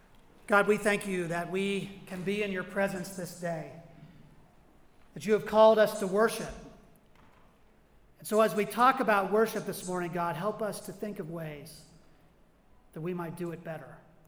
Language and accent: English; Pittsburgh, Pennsylvania, United States; Growing up around Pittsburgh, when we would go to the city, you would drive through the Fort Pitt tunnels